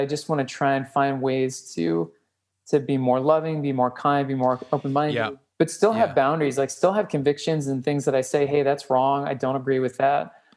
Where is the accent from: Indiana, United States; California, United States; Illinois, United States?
California, United States; I was raised in the church, and the church I was raised in was in Marin County, which is pretty open-minded.